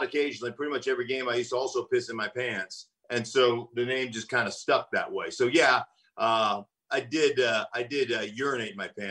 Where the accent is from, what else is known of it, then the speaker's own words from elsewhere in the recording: Alaska, United States; Well, no, it actually comes from I grew up in Alaska.